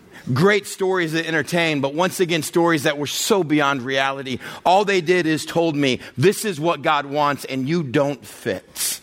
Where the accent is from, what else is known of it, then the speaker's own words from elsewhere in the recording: El Paso, Texas, United States; it was a good day for a first grade boy growing up in El Paso, Texas.